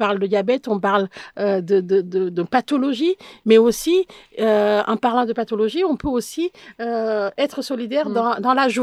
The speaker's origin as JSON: {"language": "French", "country": "France", "said": "la France, parce que nous sommes français"}